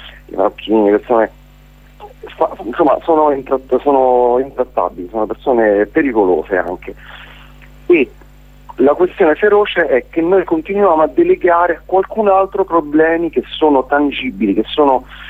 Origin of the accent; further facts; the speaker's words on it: Rome, Lazio, Italy; io sono di Monte Sacro, da piccolo ero su Monte Sacro, ero in strada al Monte Sacro